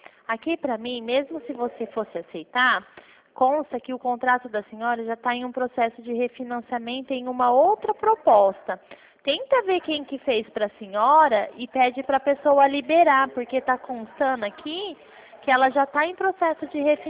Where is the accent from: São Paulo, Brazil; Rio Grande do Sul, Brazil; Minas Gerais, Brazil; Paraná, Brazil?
São Paulo, Brazil; Birigui; é que eu sou de Birigui.